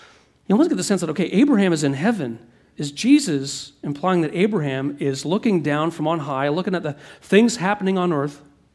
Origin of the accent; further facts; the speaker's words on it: Bracebridge, Ontario, Canada; Like, I grew up in Bracebridge.